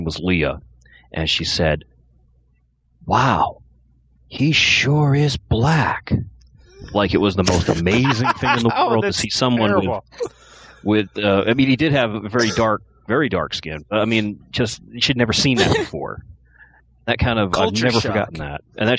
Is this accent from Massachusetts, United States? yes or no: yes; Massachusetts, United States; I'm from Massachusetts, so I've seen black people, so it's no big deal to me.